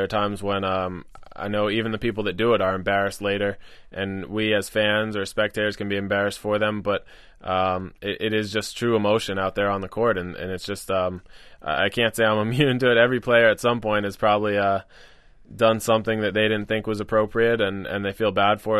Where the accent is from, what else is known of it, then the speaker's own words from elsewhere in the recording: Fairfield, Connecticut, United States; also born or lived in Yonkers, New York; I grew up in Fairfield, Connecticut. I was born in Yonkers, but I moved to Connecticut when I was about 6 years old.